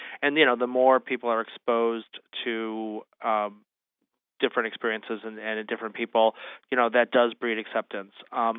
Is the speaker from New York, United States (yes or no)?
no; Wisconsin, United States; Just across the border north of you in Wisconsin, my home state